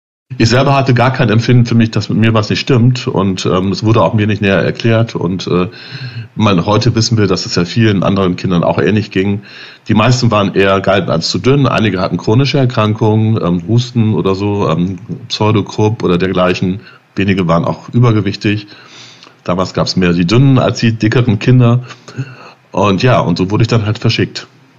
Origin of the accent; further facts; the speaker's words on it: North Rhine-Westphalia, Germany; in die Berge, die ich noch nicht kannte als Münsterländer